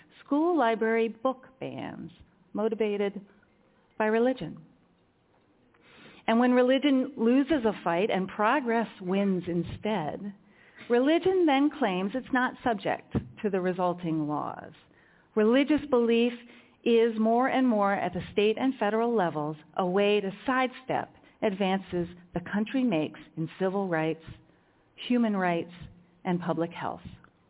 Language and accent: English; Virginia, United States; an acquaintance near my hometown in the Shenandoah Valley, a white-haired southern gentleman.